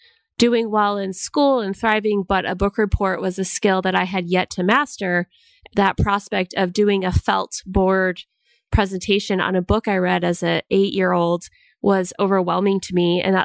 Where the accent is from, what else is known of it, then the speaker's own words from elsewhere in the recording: Washington, United States; Yeah, I'm actually from Washington State.